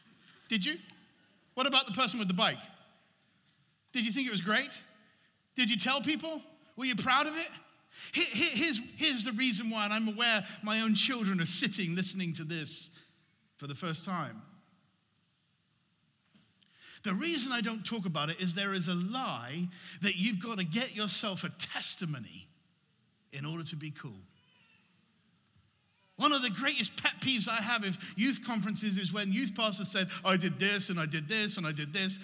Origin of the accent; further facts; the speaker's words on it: Bath, South West England, United Kingdom; born there; I was born in Bath. I'm one of five children. I'm in the middle.